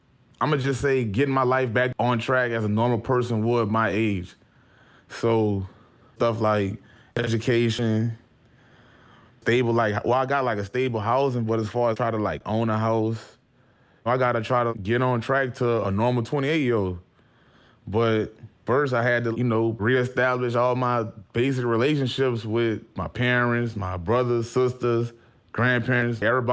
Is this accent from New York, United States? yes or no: no; Louisiana, United States; born there; And I was born in Louisiana.